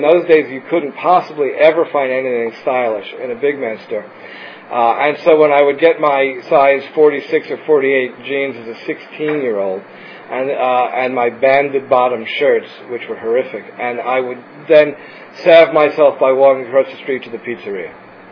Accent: New York, United States; I grew up in New York.

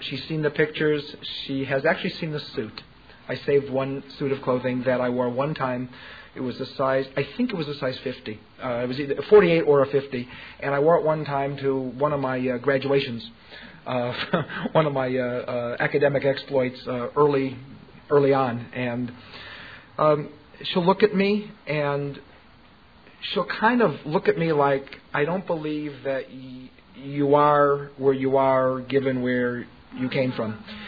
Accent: California, United States; What it was like was I grew up in the Fairfax area. In case you can't... Well, maybe you can't tell, but I'm going to start a 12-step program. I'm the adult child of a Jewish accountant. I'm from the hood in the Fairfax area.

